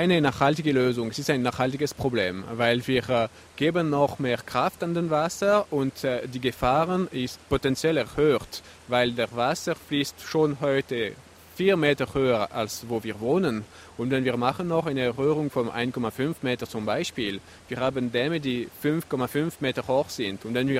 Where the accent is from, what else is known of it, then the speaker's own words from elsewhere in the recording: Valais, Switzerland; Und jetzt als Walliser Ingenieur können wir sagen